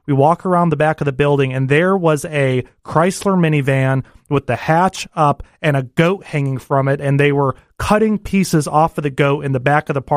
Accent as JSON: {"language": "English", "town": "Rochester", "region": "New York", "country": "United States", "tie": "born or raised there", "said": "You know, I grew up in Rochester, New York, great little Rust Belt town"}